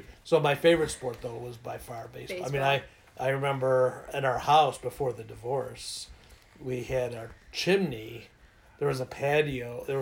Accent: Livonia, Michigan, United States; So we grew up in Livonia.

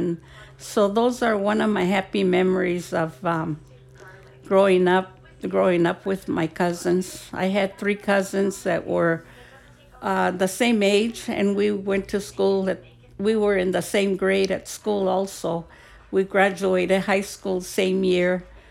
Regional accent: Ventura, California, United States; born there; Well, I was born in 1940 in Ventura, California.

